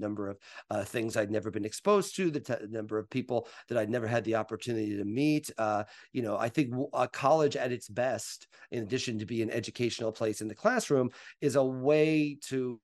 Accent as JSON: {"language": "English", "town": "Mattoon", "region": "Illinois", "country": "United States", "tie": "born or raised there", "said": "You know, I grew up in Mattoon, Illinois, about an hour south of Champaign, grew up watching every Illini basketball game."}